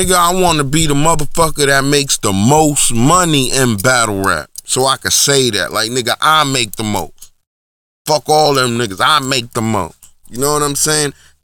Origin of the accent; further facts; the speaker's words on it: Newark, New Jersey, United States; born there; I'm from the hood too. I was born in Newark, New Jersey. Like, you know what I'm saying? Like, I'm from the hood. I lived in other hoods, in other places.